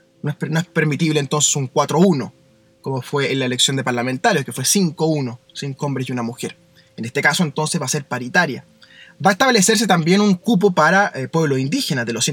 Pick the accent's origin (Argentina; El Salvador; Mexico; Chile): Chile; Somos todos chilenos, ¿cierto?